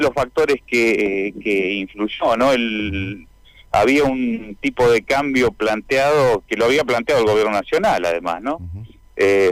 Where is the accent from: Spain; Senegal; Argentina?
Argentina